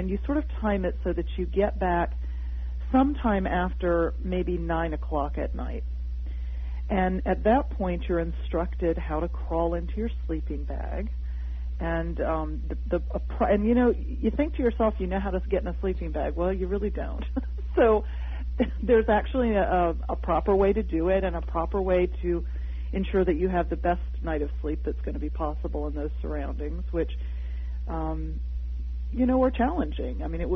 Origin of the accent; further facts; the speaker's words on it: Atlanta, Georgia, United States; I ran into people from Atlanta, Georgia, which seemed bizarre to me, my hometown.